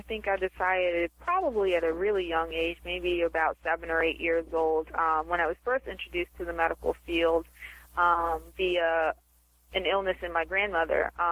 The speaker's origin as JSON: {"language": "English", "town": "Baltimore", "region": "Maryland", "country": "United States", "tie": "born or raised there", "said": "Well, as you stated, I am from Baltimore. I was born and raised here"}